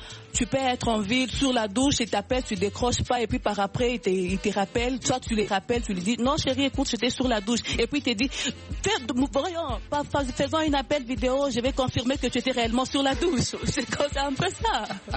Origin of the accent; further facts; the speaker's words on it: Lubumbashi, Haut-Katanga, DR Congo; Chez nous, à Lubumbashi